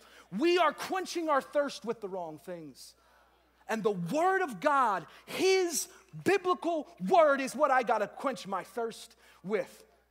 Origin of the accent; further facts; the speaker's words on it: Boston, Massachusetts, United States; now in Orlando, United States; Like I live in Orlando and it's cold here, right? And I'm from Boston where it's like really cold